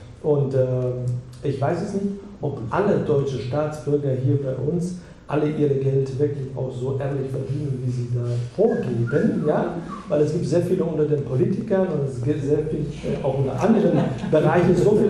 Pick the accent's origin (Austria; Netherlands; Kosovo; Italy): Kosovo; German is a second language; moved away; Also ich komme aus dem ehemaligen Jugoslawien, aus dem Kosovo-Gebiet. Da, wo ich geboren bin, da ist mein Vater, der Großvater und der Urgroßvater.